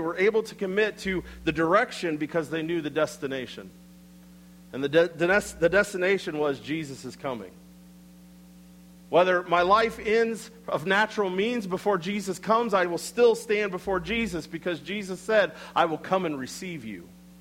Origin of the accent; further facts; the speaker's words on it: Iowa, United States; while growing up in Iowa, I have no concept of what it means to be a farmer.